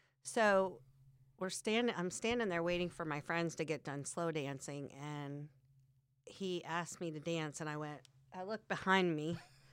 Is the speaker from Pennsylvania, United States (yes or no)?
yes; Bloomsburg, Pennsylvania, United States; I am from Bloomsburg. Ooh. I'm from Bloomsburg. And BCC is the church that I grew up in.